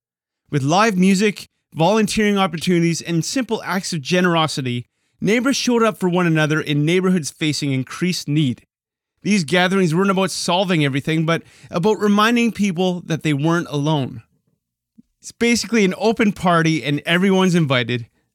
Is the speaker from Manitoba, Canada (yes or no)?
yes; Winnipeg, Manitoba, Canada; In my hometown, Winnipeg, one neighbor took responsibility after firing up a snowblower a little too early in the morning.